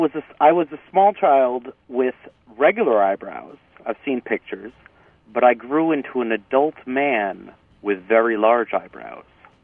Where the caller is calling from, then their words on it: Cranston, Rhode Island, United States; Calling from Cranston, Rhode Island.